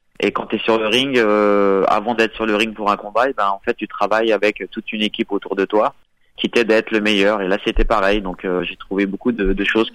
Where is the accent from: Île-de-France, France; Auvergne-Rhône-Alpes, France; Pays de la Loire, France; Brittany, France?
Auvergne-Rhône-Alpes, France; Bourgoin-Jallieu; Moi, je suis né à Champfleury, à Bourgoin-Jallieu. J'ai grandi là-bas jusqu'à mes 16 ans. J'étais à l'école là-bas.